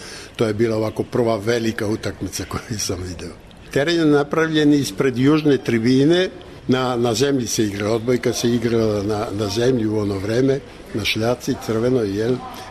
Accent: Niš, Nišava District, Serbia; born there; now in Belgrade, Serbia; Ja sam rođen u Nišu, majka udala se rano odmah posle gimnazije, otac je Kragujevčanin, ali su se oni rastali 45. godine i ja sam sa majkom prešao u Beograd, a otac je ostao u Nišu

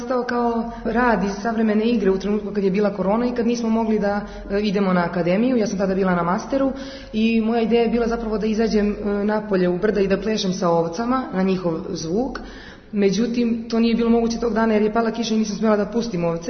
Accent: Kraljevo, Šumadija and Western Serbia, Serbia; najčešće smo igrali u Kraljevu, koji je moj rodni grad

